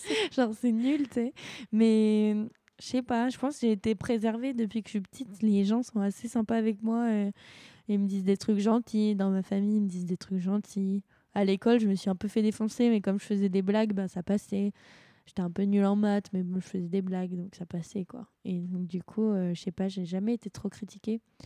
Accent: France; Vu qu'on est français en plus, ça aurait du sens.

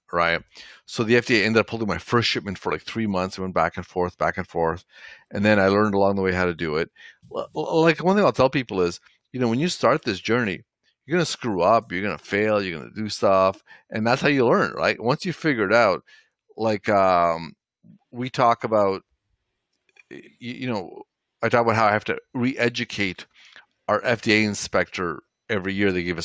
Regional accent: Toronto, Ontario, Canada; I grew up in Toronto, Canada. So I grew up with a lot of Pakistani friends

